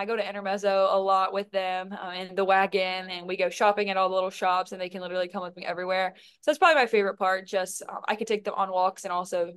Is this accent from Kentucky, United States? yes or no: yes; Kentucky, United States; For me, growing up in Kentucky, I never have experienced anything remotely like the city life.